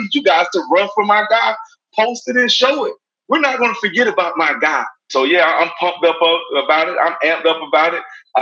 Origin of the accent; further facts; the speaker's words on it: Brunswick, Georgia, United States; Like I said, I've been coaching here. I grew up here in Brunswick.